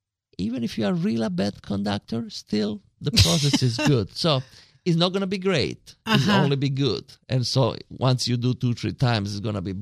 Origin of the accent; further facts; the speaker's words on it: Sicily, Italy; English is a second language; So I was from Sicily. So from all over, we tried to apply there.